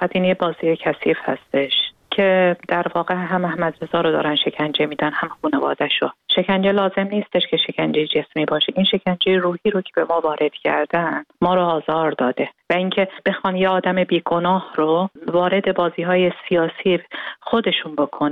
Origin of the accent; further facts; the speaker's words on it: Iran; برای اینکه من یک ایرانی هستم امیدوارم اینو در نظر بگیرن.